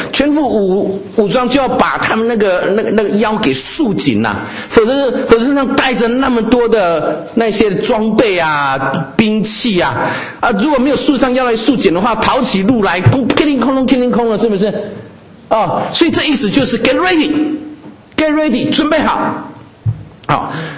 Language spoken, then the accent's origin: Chinese; China; 我们中国人喜欢在进门之前把鞋子脱在外面